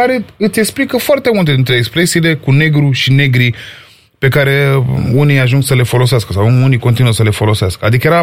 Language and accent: Romanian; Berșina, Romania; Sunt un băiat care am crescut în Berșina.